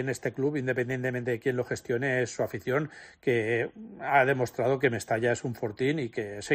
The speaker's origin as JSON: {"language": "Spanish", "country": "Spain", "said": "no sé si es que como español estoy acostumbrado a que me suban el precio de todo"}